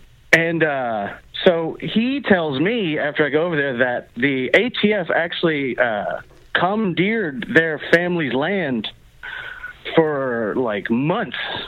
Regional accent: Waco, Texas, United States; She's like, where y'all from? I'm from Waco. She's from Austin.

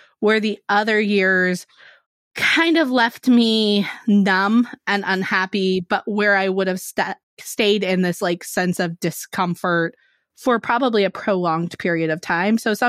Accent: California, United States; Yeah, California, so same.

